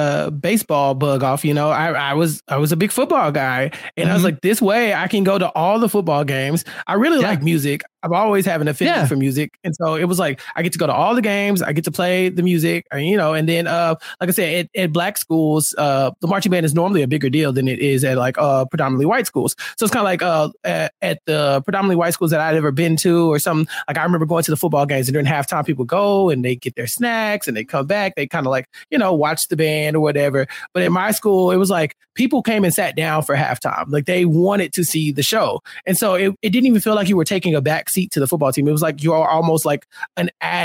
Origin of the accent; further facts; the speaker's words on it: Texas, United States; So I'm from Texas, right? And football is such a big deal here